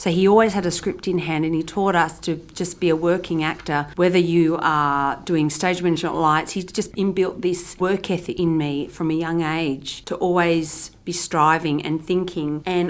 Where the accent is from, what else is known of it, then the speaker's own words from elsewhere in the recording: New South Wales, Australia; We grew up in the Blue Mountains, and we used to do these beautiful walks to the first three sisters.